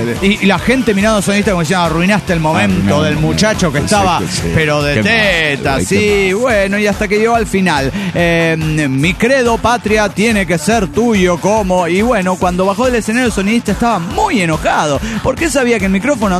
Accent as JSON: {"language": "Spanish", "country": "Mexico", "said": "mi tierra querida"}